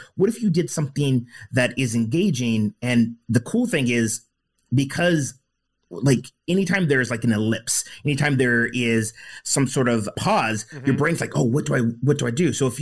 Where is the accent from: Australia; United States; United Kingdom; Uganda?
United States; I grew up in the States, and elementary school